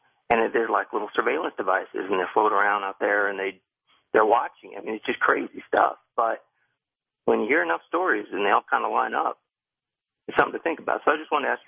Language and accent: English; Sedona, Arizona, United States; I grew up in Sedona, Arizona. And when I lived there, I started hearing a lot of rumors that there was an underground base near the city.